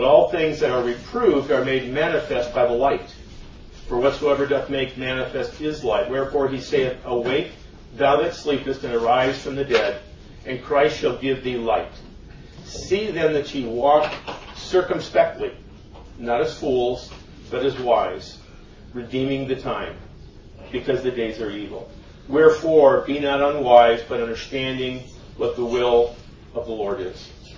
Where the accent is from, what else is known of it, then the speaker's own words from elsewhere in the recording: Arizona, United States; and I'm from Arizona!